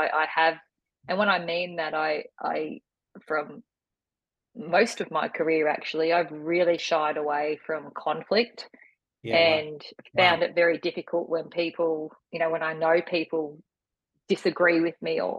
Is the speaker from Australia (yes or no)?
yes; Victoria, Australia; now in Kiama, Australia; In actual fact, I'm originally from Victoria, so Kiama was a bit of a holiday destination for us many, many moons ago